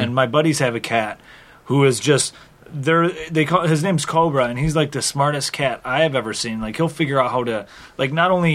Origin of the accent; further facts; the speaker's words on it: Michigan, United States; Like, I'm just from Michigan.